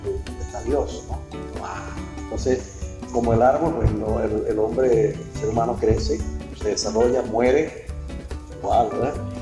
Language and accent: Spanish; Venezuela; moved away as an adult; also born or lived in Bucaramanga, Colombia; now in Puerto Rico; Pero me formé y me desempeñé la mayor parte de mi vida en Venezuela. Hasta el año 1997, cuando me vine a Puerto Rico. O sea, hace ya 22 años de eso.